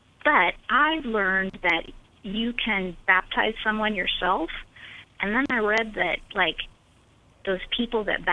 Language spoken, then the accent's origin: English; Texas, United States; So I'm from Texas, and so, you know, they come and get you on a bus and take you to Sunday school.